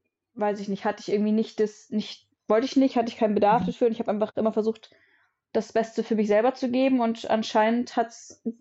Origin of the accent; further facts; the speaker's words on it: Bavaria, Germany; Ich komme aus dem Süden von München.